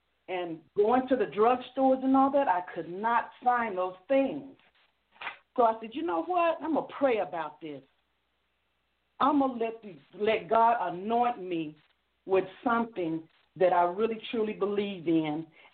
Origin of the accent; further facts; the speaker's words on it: Georgia, United States; I'm originally from Georgia. My father was in the Air Force, so we did a little traveling around.